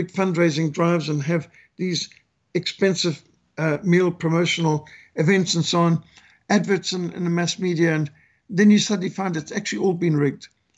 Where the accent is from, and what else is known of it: Zimbabwe